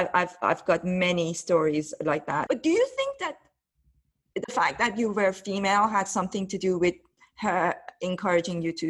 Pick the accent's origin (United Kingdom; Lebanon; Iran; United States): Iran; Tehran, Tehran Province; I grew up in Tehran